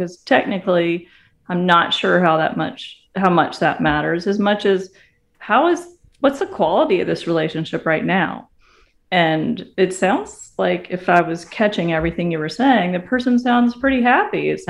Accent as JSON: {"language": "English", "region": "South Carolina", "country": "United States", "said": "So I live in Virginia. I'm from South Carolina."}